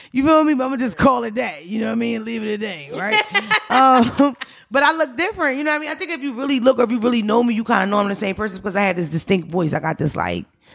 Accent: Philadelphia, Pennsylvania, United States; Because you know I'm from Philadelphia and I'm from around here too, kind of.

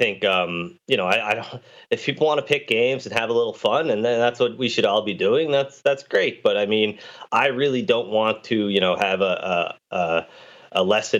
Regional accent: Canada; I come from Canada, and you probably tell by the accent

